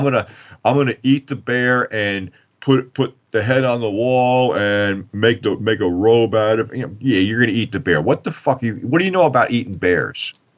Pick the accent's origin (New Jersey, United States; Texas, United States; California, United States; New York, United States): New Jersey, United States; We're from Jersey, you know. That's a Jersey thing, you know.